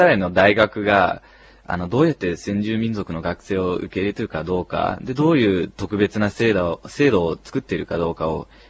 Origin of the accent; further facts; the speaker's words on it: Netherlands; 父親がオランダ人で、まあ、生まれ育ったのはオランダなんですけど、